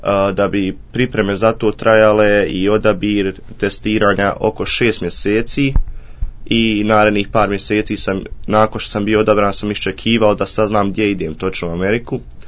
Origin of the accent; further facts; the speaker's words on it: Oreš, Federation of Bosnia and Herzegovina, Bosnia & Herzegovina; odrastao sam u Orešu, čita svoj život sam proveo ovdje. Išao sam u osnovnu školu u Orešu 8 razreda, zatim sam išao u prvi i drugi razred u Varešu